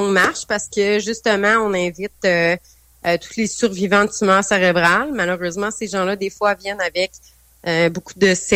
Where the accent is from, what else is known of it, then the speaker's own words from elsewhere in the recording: Portneuf, Quebec, Canada; dans la grande région de Québec. Moi, je viens de Portneuf.